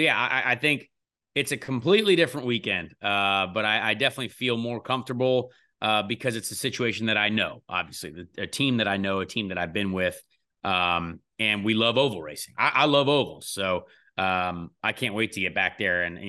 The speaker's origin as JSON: {"language": "English", "town": "Indianapolis", "region": "Indiana", "country": "United States", "tie": "born or raised there", "said": "So, like, I would love to, you know, that's my hometown. I would love to drive a cup car around there on Brickyard Weekend."}